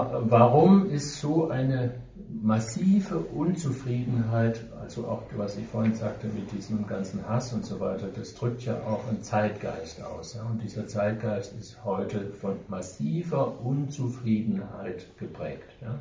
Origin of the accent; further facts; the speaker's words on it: Baden-Württemberg, Germany; In meiner Kindheit hier im Schwarzwald kann ich mich noch erinnern